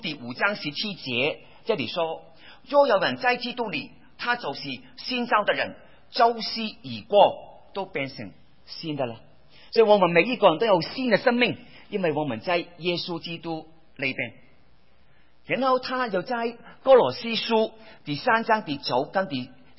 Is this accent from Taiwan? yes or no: no; Hong Kong; 我小时候在香港长大的时候